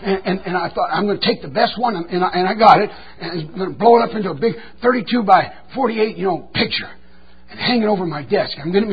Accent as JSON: {"language": "English", "town": "Detroit", "region": "Michigan", "country": "United States", "said": "I was from Detroit, Michigan."}